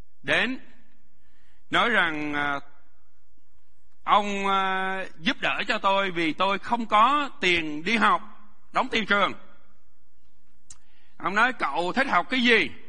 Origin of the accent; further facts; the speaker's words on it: Quang Ninh, Vietnam; born there; Tại vì tôi sinh ra ở Quảng Ninh, ở đó có mỏ than.